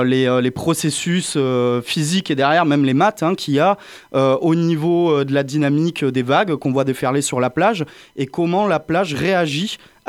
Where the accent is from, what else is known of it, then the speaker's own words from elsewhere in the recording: Montpellier, Occitanie, France; moi, à la base, je suis un Montpelliérain pur souche et étudiant à l'Université de Montpellier.